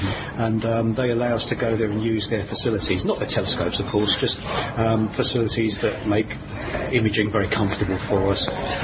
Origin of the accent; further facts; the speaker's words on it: England, United Kingdom; Needless to say, I'm English, so I've always, you know, I was born and sort of lived in England all my life.